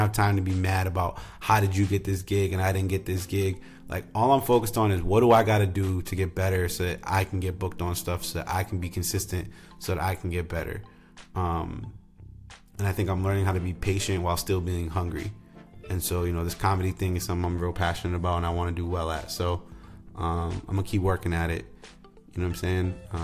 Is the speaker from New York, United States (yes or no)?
no; Rhode Island, United States; which is a great festival back in my home state of Rhode Island that happens every Columbus Day weekend in Newport, Rhode Island.